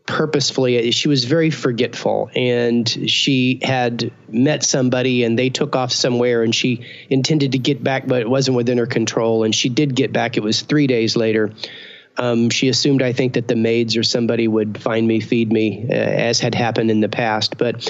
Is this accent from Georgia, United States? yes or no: no; Lubbock, Texas, United States; born there; So, I was born in Lubbock, Texas. That's West Texas.